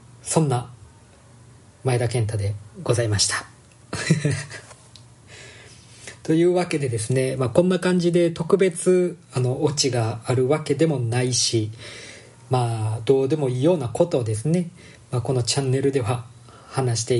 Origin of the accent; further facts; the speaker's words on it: Kansai, Japan; まあ、関西の出身なので